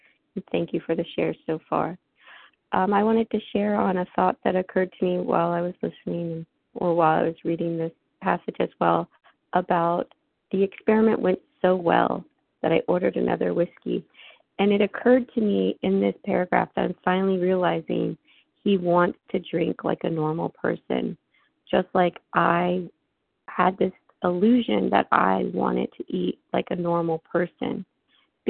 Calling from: Florida, United States; I'm calling from Florida.

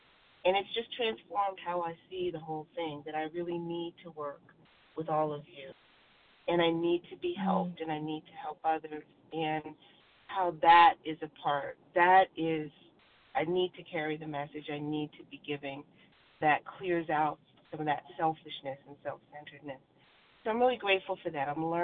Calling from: Virginia, United States; I am in Virginia.

